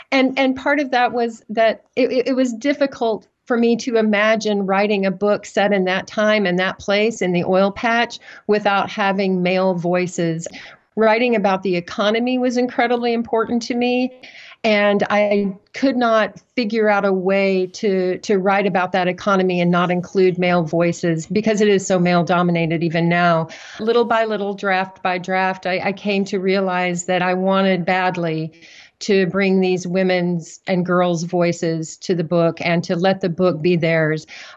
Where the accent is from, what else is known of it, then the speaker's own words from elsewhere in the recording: Odessa, Texas, United States; when I was growing up in Odessa, it was also a deeply segregated and deeply racist town.